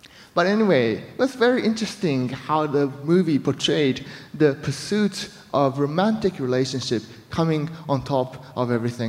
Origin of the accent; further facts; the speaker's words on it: Kyoto, Japan; also born or lived in Mississippi, United States; I was raised in Japan, but I lived in America when I was little, like six years old to 8 years old. And I used to speak in a southern accent because I was in Mississippi. And then I went back to Japan, was raised in Kyoto.